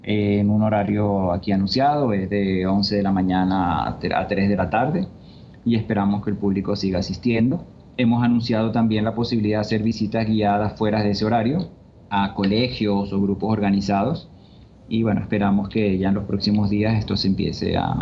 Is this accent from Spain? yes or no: no; Venezuela; como venezolanos que somos